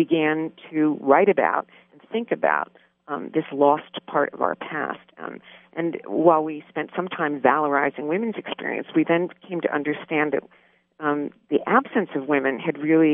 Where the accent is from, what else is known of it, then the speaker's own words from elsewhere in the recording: Cleveland, Ohio, United States; I grew up in Cleveland, Ohio, went to public schools